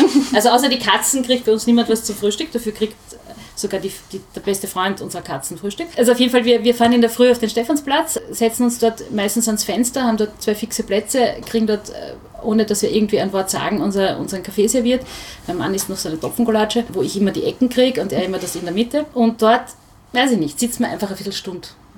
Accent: Vienna, Austria; ich bin in Hütteldorf aufgewachsen, also wirklich in so einem noch recht verschlafenen Eck.

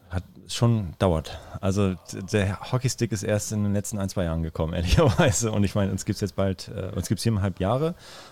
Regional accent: Lüneburg, Lower Saxony, Germany; Ich komme aus dem Norden, Lüneburg

